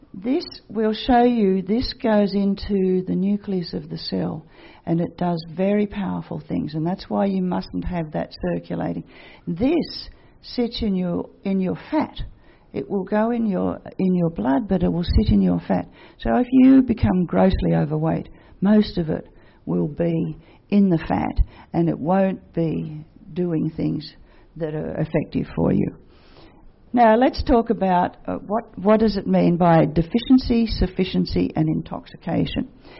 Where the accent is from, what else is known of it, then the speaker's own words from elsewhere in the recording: Sydney, New South Wales, Australia; now in Melbourne, Australia; I came from Sydney where I had adequate levels, but once I got to Melbourne after about 3 years, I had grossly inadequate levels.